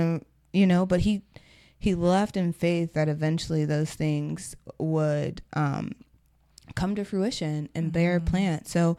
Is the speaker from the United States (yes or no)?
yes; Ohio, United States; Like, we're from Ohio, and there's like, our hometown has a Johnny Appleseed plaque.